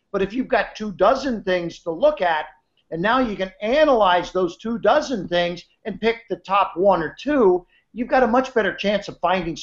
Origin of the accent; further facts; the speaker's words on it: United States; I said, look, I'm this guy from America filling all the airwaves over there with these late night TV shows